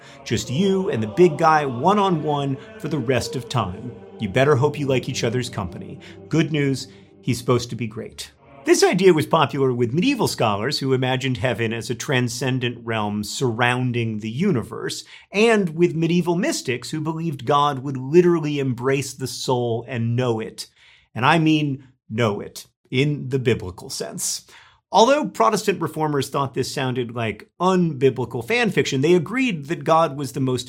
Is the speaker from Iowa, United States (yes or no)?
no; Florida, United States; I grew up in Florida, which many have described as the Ohio of the South.